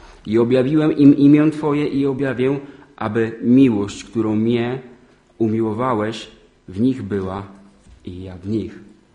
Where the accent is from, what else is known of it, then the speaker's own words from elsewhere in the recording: Bolesławiec, Lower Silesian Voivodeship, Poland; stanąłem na wiadukcie w Bolesławcu Śląskim, skąd pochodzę